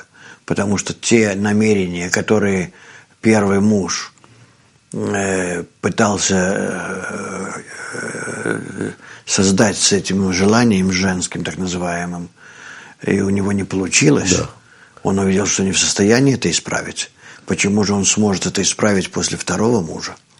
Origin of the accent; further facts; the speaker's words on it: Vitebsk, Vitebsk Region, Belarus; also born or lived in Saint Petersburg; Я когда еще был, учился в Питере, то у меня спрашивали, вот, есть ли у вас там... Я приехал туда из Витебска